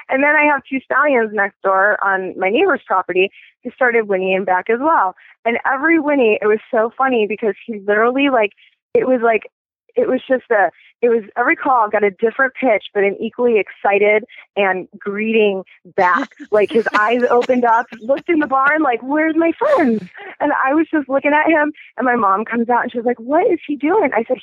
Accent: West Coast, United States; But I'm from the West Coast, so that's where I'm more comfortable. But I'm kind of a little displaced right now

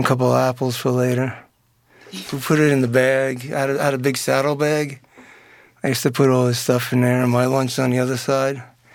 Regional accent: New York City, New York, United States; I grew up in Jamaica, Queens. My mother was a stay-at-home mom, and my father was a custodian.

